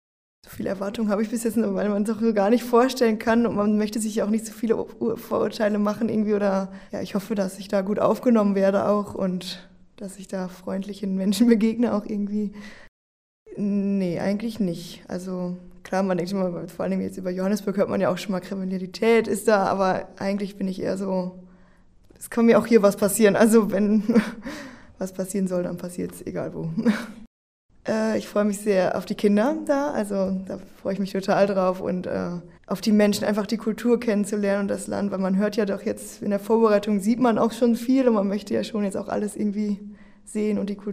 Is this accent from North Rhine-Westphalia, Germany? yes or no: yes; North Rhine-Westphalia, Germany; ich komme aus Arnold, das ist ja Nähe von Münster.